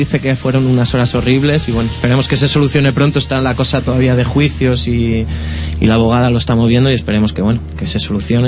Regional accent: Parla, Community of Madrid, Spain; En un origen sí, éramos todos de Parla

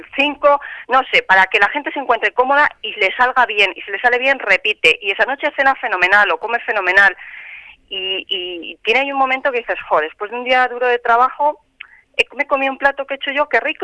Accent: Cuenca, Castilla-La Mancha, Spain; yo soy conquense, soy manchega

